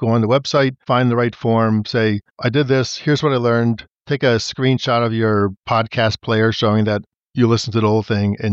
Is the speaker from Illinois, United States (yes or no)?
no; New York, United States; moved away as an adult; Yeah, I grew up in the Northeast, New York.